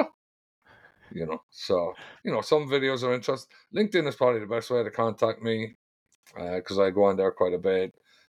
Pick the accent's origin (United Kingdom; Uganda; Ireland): Ireland; So I'm from Ireland.